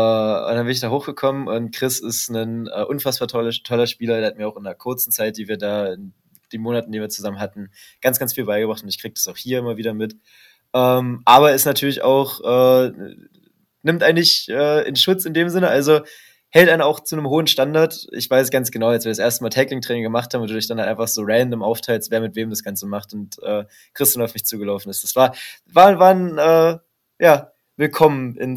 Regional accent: Cottbus, Brandenburg, Germany; ich komme grundsätzlich aus Cottbus, habe da mein erstes Jahr oder meine ersten beiden Jahre gespielt, bin dann fürs Studium nach Potsdam gezogen

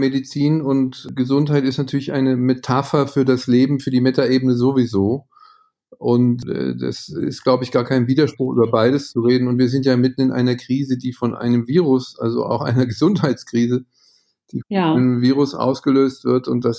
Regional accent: Germany; now in Vienna, Austria; seit 20 Jahren wohne ich freiwillig als Deutscher in Wien und kann sagen, das ist eigentlich auch eine sehr schöne Stadt, auch übrigens ja mit einer langen Medizingeschichte. Ja, man lebt hier gerne, aber ich sehe mich natürlich als Europäer.

